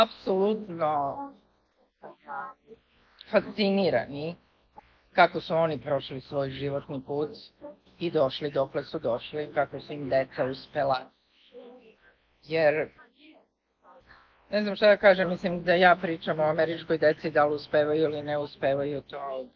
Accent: Mostar, Federation of Bosnia and Herzegovina, Bosnia & Herzegovina; now in United States; Ja sam bila izbeglica iz Mostara, vraćajući se nazad kući.

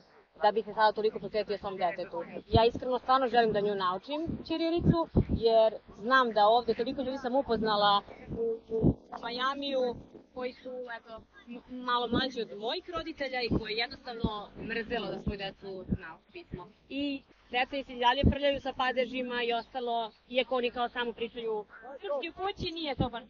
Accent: Serbia; now in United States; E, ja sam Srpkinja samo. Srpkinja u Americi, nisam Amerikanka.

